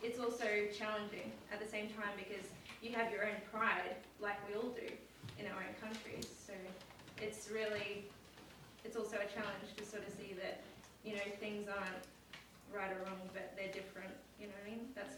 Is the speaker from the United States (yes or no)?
no; Australia; I'm from Australia